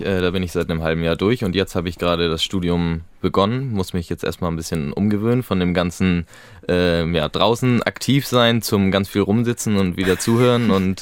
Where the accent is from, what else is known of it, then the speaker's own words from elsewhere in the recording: Schleswig-Holstein, Germany; ich komme aus den Elbmarschen bei Hamburg und da in dem kleinen Dorf, wo ich groß geworden bin